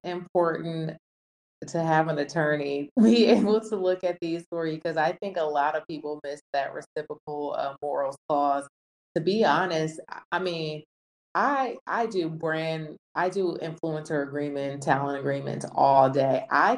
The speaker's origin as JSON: {"language": "English", "region": "California", "country": "United States", "said": "I'm a rapper, number one. I'm from the Bay."}